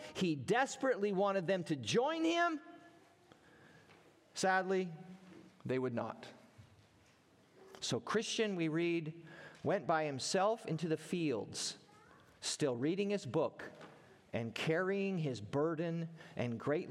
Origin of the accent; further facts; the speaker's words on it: Everett, Washington, United States; born there; I was born in Everett, Washington.